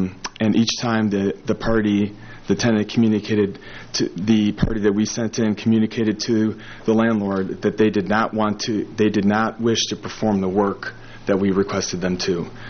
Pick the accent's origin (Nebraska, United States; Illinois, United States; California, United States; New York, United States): Illinois, United States; I am from Illinois. I drove down here for this case to be here today in front of you.